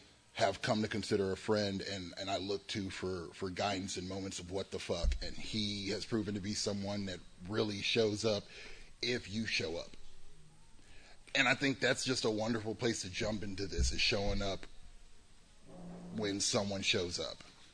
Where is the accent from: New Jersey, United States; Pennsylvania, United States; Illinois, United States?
Illinois, United States; Chicago; But the people I grew up with in Chicago, they knew me.